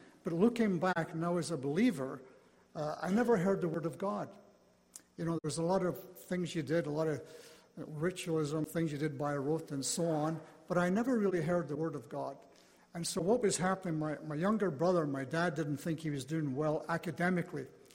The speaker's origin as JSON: {"language": "English", "region": "Scotland", "country": "United Kingdom", "tie": "born or raised there", "said": "me growing up in Scotland"}